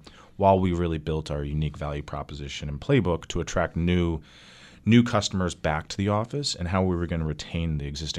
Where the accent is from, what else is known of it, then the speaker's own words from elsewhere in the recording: Connecticut, United States; now in Buffalo, United States; I grew up in Connecticut, very close to New York City